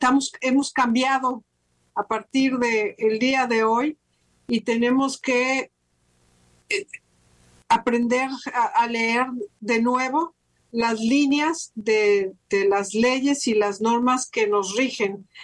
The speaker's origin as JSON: {"language": "Spanish", "country": "Mexico", "said": "la realidad es que como mexicanos tenemos que jalar parejo, no queda de otra"}